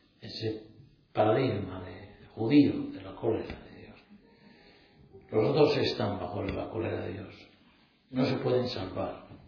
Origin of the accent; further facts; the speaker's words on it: Villava, Navarre, Spain; yo soy de Villava